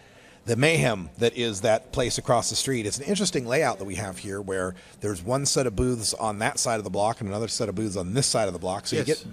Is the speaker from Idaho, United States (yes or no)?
yes; Idaho, United States; Growing up in Idaho, there was two strains, got some and don't.